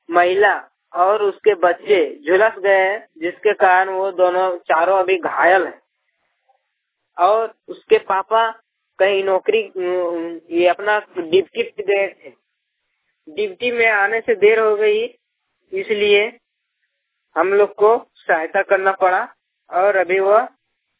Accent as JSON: {"language": "Hindi", "town": "Giridih", "region": "Jharkhand", "country": "India", "said": "और मैं गिरिडीह जिले का रहने वाला हूँ।"}